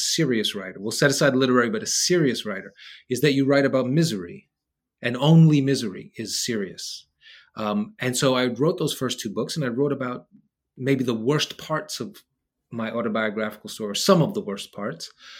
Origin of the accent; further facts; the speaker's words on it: Queens, New York, United States; The first one was a collection of stories about being a boy growing up in Queens, New York, black and Latino kids growing up in Queens, New York, parents off working all the time.